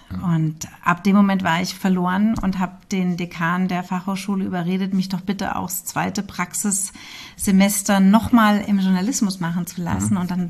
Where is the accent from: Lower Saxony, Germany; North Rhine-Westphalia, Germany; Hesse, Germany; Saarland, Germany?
Hesse, Germany; Hünfeld; Ich komme eigentlich aus Hünfeld und bin da geboren in Hünfeld, bin da aufgewachsen. Ja, habe meine Schulzeit da verbracht, meine Lehre gemacht und mein Abi dort gemacht und bin erst dann zum Studieren nach Würzburg gezogen.